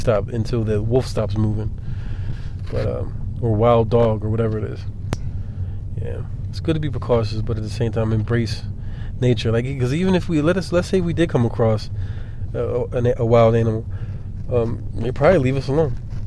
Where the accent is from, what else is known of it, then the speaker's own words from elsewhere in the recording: Philadelphia, Pennsylvania, United States; They got to know I'm from Philly, and, you know, I've been robbed.